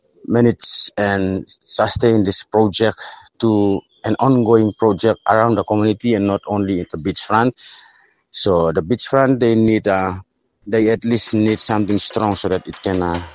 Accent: Andra Island, Manus Province, Papua New Guinea; I'm from Andra Island. I'm teaching here. This is my fourth year of teaching. My island is located at the north coast part of Manus Island.

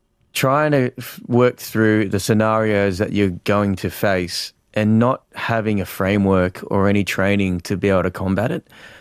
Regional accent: Newcastle, New South Wales, Australia; also born or lived in South Korea; My mum and dad look very, they're Caucasian and I'm Korean, and I grew up in Newcastle, so it's a little regional town.

